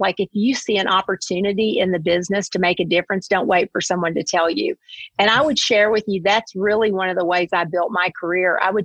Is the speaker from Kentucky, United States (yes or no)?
yes; Nancy, Kentucky, United States; I am from Kentucky, a small town called Nancy, Kentucky. It's a beautiful place in the bluegrass.